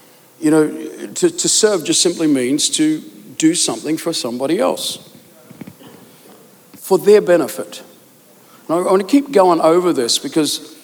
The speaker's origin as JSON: {"language": "English", "country": "Australia", "lives_now": "England", "said": "because I come from Australia and we have only this many, and you come to England and have this many."}